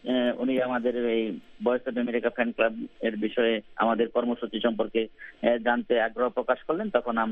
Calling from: Gazipur, Dhaka Division, Bangladesh; হ্যাঁ, আমি বাংলাদেশের গাজীপুর জেলাতে আছি।

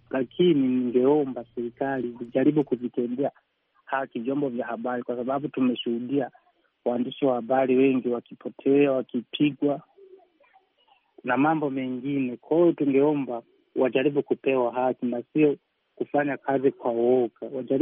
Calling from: Kigoma, Tanzania; nimetokea Mwema Nivu, Kigoma, Tanzania.

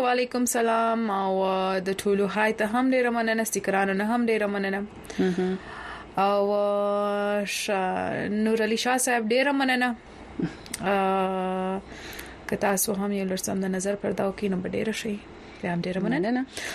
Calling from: Washington, District of Columbia, United States; موږ د محل واشنگتن ډي سي کیو

